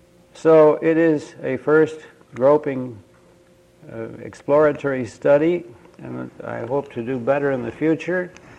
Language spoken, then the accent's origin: English; Canada; came back to here in 1963 to Canada and lived here ever since. I am a Canadian.